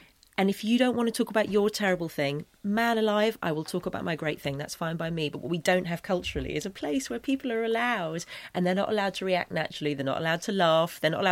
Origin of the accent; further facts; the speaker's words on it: England, United Kingdom; I'm English.